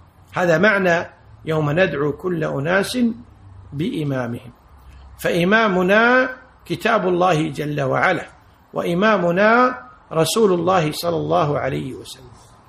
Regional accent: Kuwait

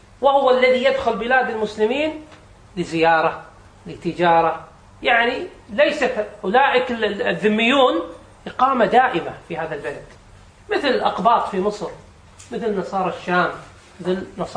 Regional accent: Kuwait; يعني مثل نقول عندنا في الكويت احتجنا إلى أطباء متخصصين

